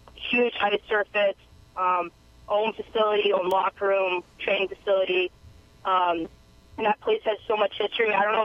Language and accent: English; Las Vegas, Nevada, United States; but at the time when I'm growing up in Vegas, I was looking for schools